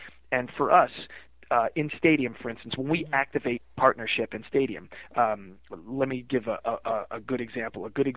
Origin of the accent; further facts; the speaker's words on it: East Coast, United States; I come from the East Coast where we had concrete and we played basketball every day, right? That was where I came from.